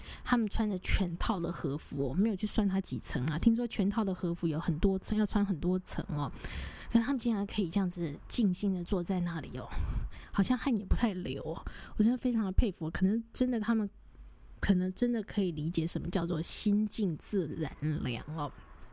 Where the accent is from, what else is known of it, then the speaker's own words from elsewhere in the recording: Taiwan; 我甚至我记得我小时候在台湾的时候，你会觉得很热很热